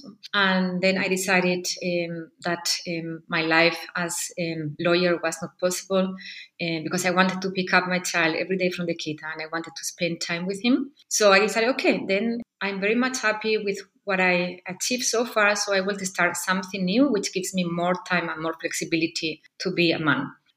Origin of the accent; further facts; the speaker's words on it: Andalusia, Spain; English is a second language; moved away as an adult; now in Berlin, Germany; Half of my heart is Berliner and half Spanish. I come from Andalusian, and as I said, I moved to Germany in 1999.